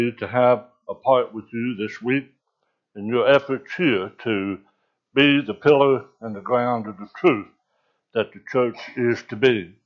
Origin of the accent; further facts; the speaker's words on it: Big Stone Gap, Virginia, United States; My son, Brother Wise's oldest boy that I grew up with back in Virginia when we lived in Big Stone Gap.